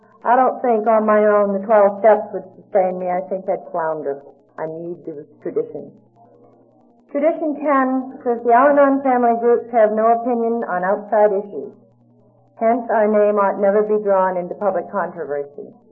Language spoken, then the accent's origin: English; Massachusetts, United States; from Massachusetts.